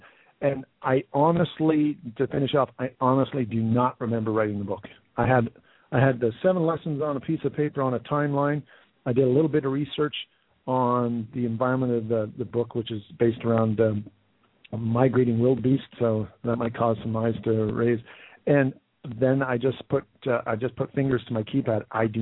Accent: Canada; moved away as an adult; now in United Kingdom; albeit I'm living in Scotland, I'm actually Canadian by background, but through me joining the British Army as an officer, as a veterinarian, that's what sort of planted me here

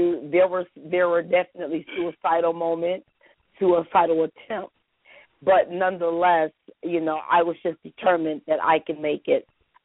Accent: Niagara Falls, New York, United States; moved away as an adult; now in Atlanta, United States; I'm really from Niagara Falls, New York. I moved to the Atlanta area not even 2 years ago

